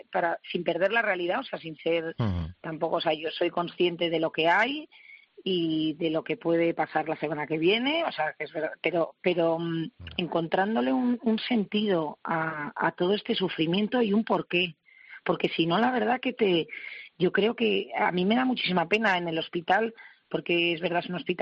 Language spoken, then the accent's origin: Spanish; Basque Country, Spain; soy vasca y a mí hablar de mis sentimientos me da un poco de vergüenza